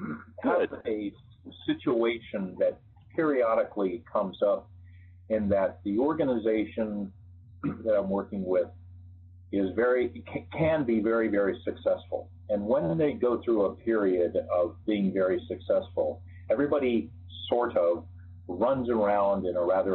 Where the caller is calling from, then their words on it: New Jersey, United States; New Jersey.